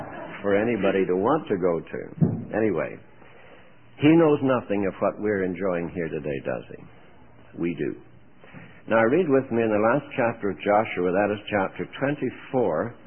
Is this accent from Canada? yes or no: yes; Canada; I come from Canada, but I'm not really a Canadian.